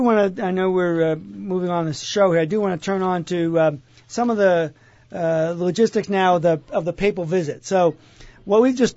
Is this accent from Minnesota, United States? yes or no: no; New York City, New York, United States; doing Mass at Madison Square Garden in New York City, my hometown.